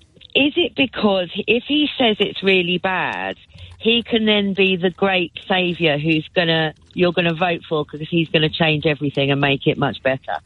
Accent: South East England, United Kingdom; moved away as an adult; now in London, United Kingdom; I grew up on the South Coast and I moved to London when I was 19. My family all stayed down on the South Coast.

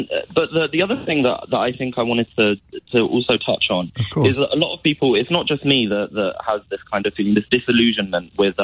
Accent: London, United Kingdom; I graduated in July, and I grew up in East London.

